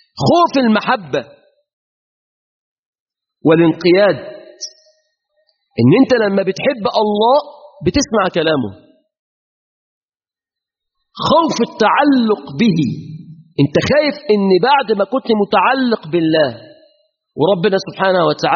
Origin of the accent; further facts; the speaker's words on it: Mansoura, Dakahlia, Egypt; قلت له انا من المنصوره